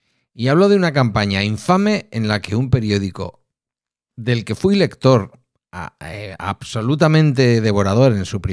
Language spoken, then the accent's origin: Spanish; Bilbao, Basque Country, Spain; Pero ya sabéis cómo somos los de Bilbao.